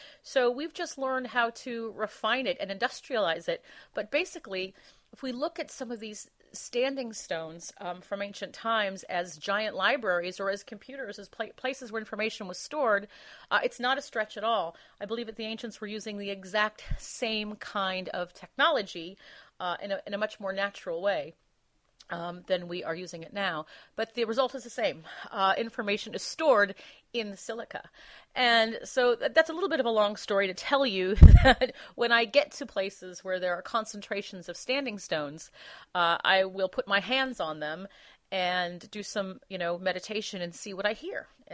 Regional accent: Los Angeles, California, United States; My grandmother, even though we were raised in Los Angeles, but my grandparents built a house up in the mountains

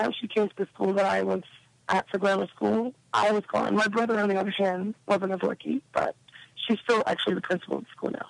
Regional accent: New York City, New York, United States; I'm from New York City, so there's always opportunity.

